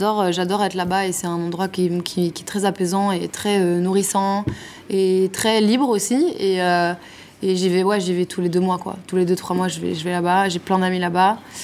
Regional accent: France; born there; Bah, moi, je suis née en France et je parle français

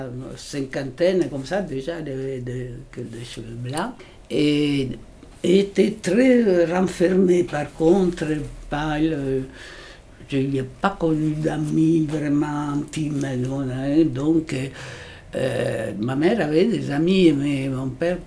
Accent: Rome, Lazio, Italy; moved away as an adult; moi j'étais jusqu'à une vingtaine d'années à Rome. Je suis née à Rome, donc des parents, mon père était du nord d'Italie, mais ma mère était romaine.

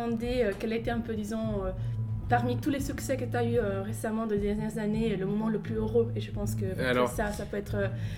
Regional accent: Italy; Ouais, moi je viens d'Italie et justement les classes de flûte à l'école

